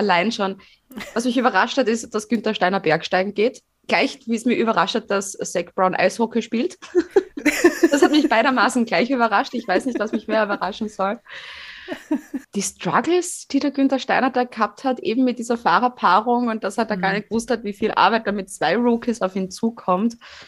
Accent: Fohnsdorf, Styria, Austria; die haben ein Grundstück, das ist so groß wie Fohnsdorf. Also mein Heimatdorf.

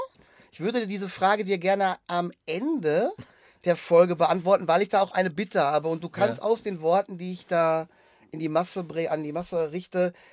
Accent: Germany; ich komme aus Deutschland, ich bin ein großer

